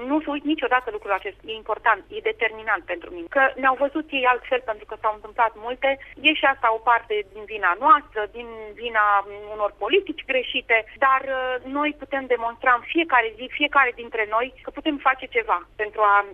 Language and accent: Romanian; Romania; Da, sunt româncă.